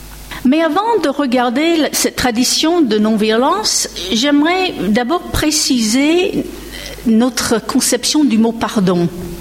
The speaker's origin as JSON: {"language": "French", "country": "United States", "accent": "American", "second_language": "French", "said": "mon accent américain ne vous bercera pas trop pendant cet exposé"}